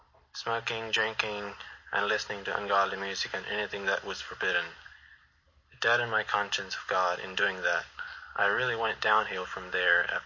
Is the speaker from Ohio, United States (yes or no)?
no; Indiana, United States; parents moved to Park County, Indiana, from Big Valley, Pennsylvania. So I spent most of my years growing up in Park County.